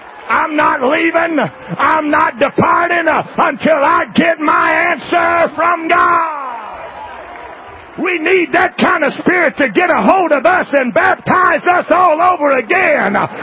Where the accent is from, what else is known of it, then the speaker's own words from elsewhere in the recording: Louisiana, United States; See, I'm from Louisiana. We know how to cook there.